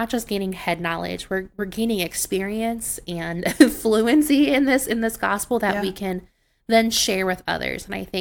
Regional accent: Ohio, United States; So when I had graduated college, I went back and taught in my hometown of Ohio.

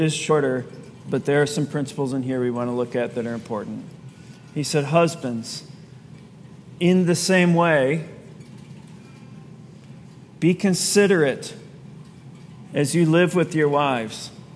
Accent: Ohio, United States; we grew up in Ohio. We just went there to see our family.

